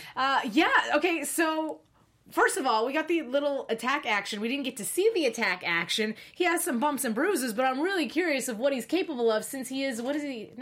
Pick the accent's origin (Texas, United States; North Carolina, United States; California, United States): North Carolina, United States; Cary; I'm from Cary, North Carolina.